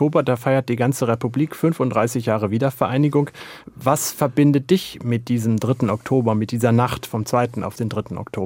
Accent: North Rhine-Westphalia, Germany; In meiner Heimatstadt vor den Toren Dortmunds gab es sowohl eine große belgische als auch eine große britische Kaserne

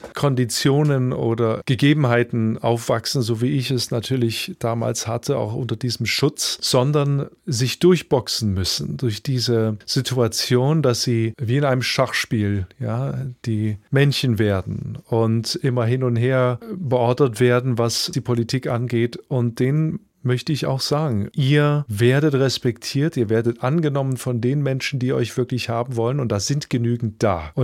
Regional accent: Leipzig, Saxony, Germany; ich bin stolz darauf, als Japaner in Leipzig aufgewachsen zu sein und trotzdem Urleipziger zu sein

